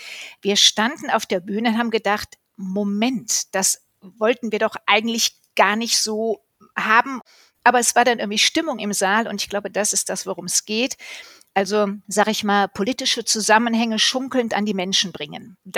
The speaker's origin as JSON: {"language": "German", "town": "Cologne", "region": "North Rhine-Westphalia", "country": "Germany", "tie": "born there", "said": "ich bin in Köln geboren, also ein Eschkirch-Mädchen."}